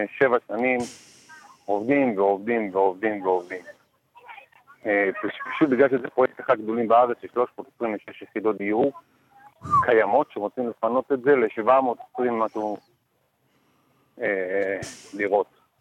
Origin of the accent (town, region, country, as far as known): Central District, Israel